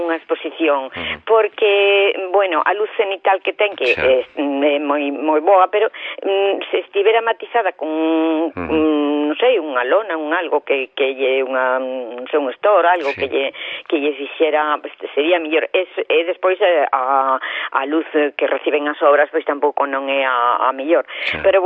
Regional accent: Oleiros, Galicia, Spain; eu son veciña de Oleiros, o sea, en realidad eu nacín aquí, en Perillo. Bueno, a miña familia é de Perillo de toda a vida.

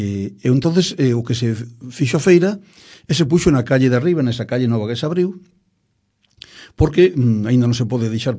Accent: Oleiros, Galicia, Spain; Meu pai é de Oleiros, meus tíos son de Oleiros, a miña familia é de Oleiros. Por tanto, que nadie me saca a miña titularidade de oleirense. Logo teño outra rama que era de Perillo.

